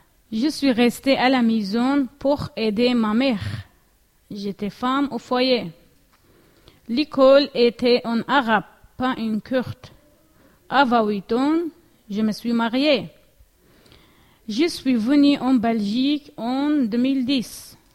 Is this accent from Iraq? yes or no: yes; Iraq; first language Arabic or Kurdish not stated; now in France; Je suis irakienne. Je viens de Lech. Mon passé. J'ai habité en Irak, à Zoho.